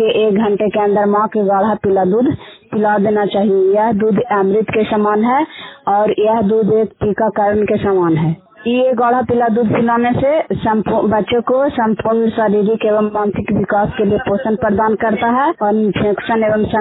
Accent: Makhdumpur, Bihar, India; और मैं नगर नौसा प्रखंड की कैला पंचायत में और मखदुमपुर गांव की रहने वाली हूँ।

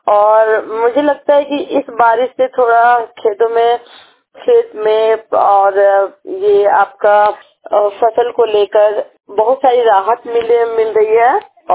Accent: Giridih, Jharkhand, India; मैं जर्मनी बाजार पोस्ट बगोदर … और मैं गिरिडीह डिस्ट्रिक्ट से हूँ।

